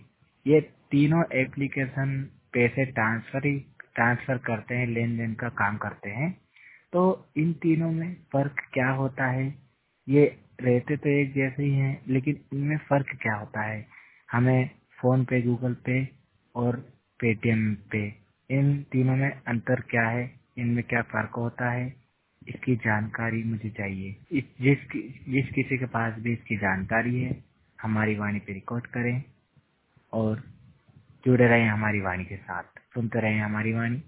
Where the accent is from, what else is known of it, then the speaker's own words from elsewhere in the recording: Indore, Madhya Pradesh, India; और मैं मध्य प्रदेश के इंदौर क्षेत्र का रहने वाला हूँ और मैं 100% ब्लाइंड हूँ।